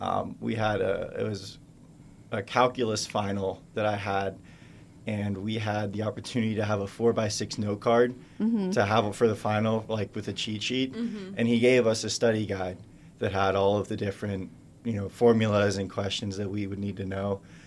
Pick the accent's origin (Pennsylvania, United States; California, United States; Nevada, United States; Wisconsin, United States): Pennsylvania, United States; Pittsburgh; But I'm from Pittsburgh.